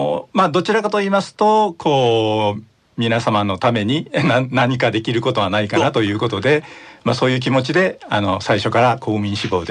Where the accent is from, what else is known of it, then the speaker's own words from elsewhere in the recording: Kamikawa, Hyogo, Japan; now in Kobe, Japan; 出身が上川町で、まあ、働き出してからは神戸市にいるということで、生粋の兵庫県から出たことがないという人間です。